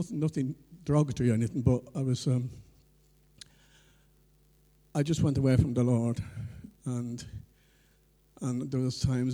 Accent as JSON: {"language": "English", "region": "Leinster", "country": "Ireland", "tie": "born or raised there", "said": "I was born in Ireland in a place called County Kildare. It's right out in the woods, you know, in the countryside. And we were very poor. We lived in a great big house, but it wasn't because we were rich."}